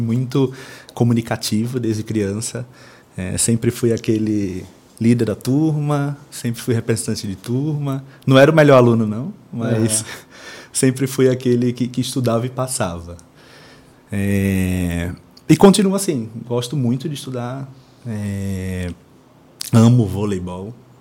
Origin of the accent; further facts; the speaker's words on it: Pernambuco, Brazil; eu sou pernambucano, arretado, tenho 32 anos, sou filho de um médico e de uma enfermeira aposentada